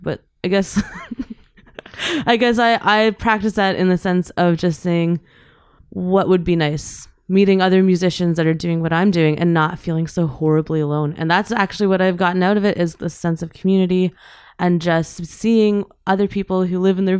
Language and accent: English; Glasgow, Scotland, United Kingdom; born there; My brother was born in Baghdad. I was born in Glasgow and my youngest brother was born in Peterborough. And I find that Iraqi people are often very private